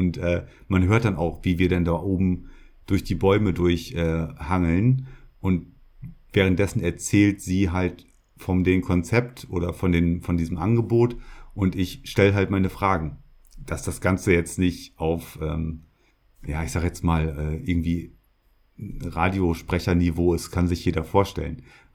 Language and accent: German; Lower Saxony, Germany; Also ich komme ja aus der Region Emsland in Niedersachsen, Norddeutschland, Deutschland halt.